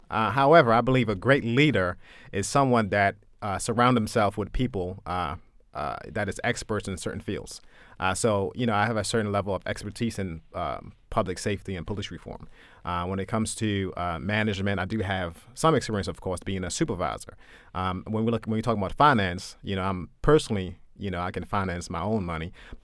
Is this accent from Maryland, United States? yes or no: yes; Maryland, United States; I understand the struggle of growing up in a poor black community. I grew up in the Chum, went to Lake Clifton High School.